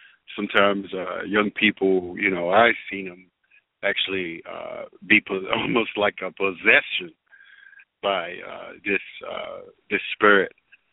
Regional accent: Baltimore, Maryland, United States; And so, and I was born and raised in Baltimore, to make a long story short.

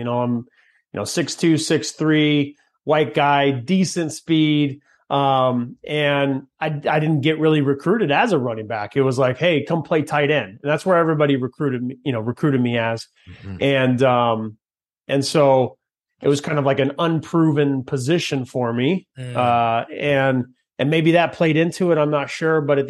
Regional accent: Fresno, California, United States; I grew up in the West Coast, so all the Pac-10 schools at the time

